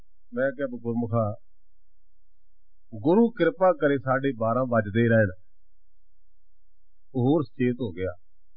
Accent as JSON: {"language": "Punjabi", "region": "Punjab", "country": "India", "said": "ਉਹ ਕਸੂਰ ਸ਼ਹਿਰ ਮੇਰੇ ਪਿੰਡ ਤੋਂ 6 ਮੀਲ ਹੈ ਹੁਣ ਵੀ ਸਾਡਾ ਪਿੰਡ ਬਾਰਡਰ ਦੇ ਬਿਲਕੁਲ ਲਾਗੇ ਹੈ ਮੇਰੇ ਤੇ ਕਸੂਰ ਦੇ ਦਰਮਿਆਨ ਬਾਰਡਰ ਹੈ ਇੰਡੀਆ ਦਾ 6 ਮੀਲ ਦਾ ਫਾਸਲਾ ਹੈ"}